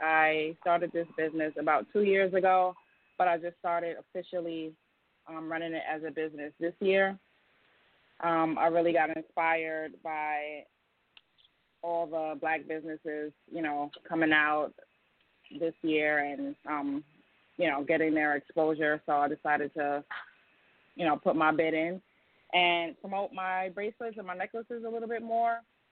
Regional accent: Queens, New York, United States; now in Pennsylvania, United States; I'm calling from Pennsylvania, but I'm from Queens, New York.

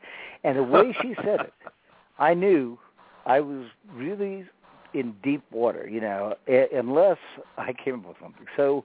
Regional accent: Clearwater, Florida, United States; So David is somebody that I grew up with in Clearwater, Florida.

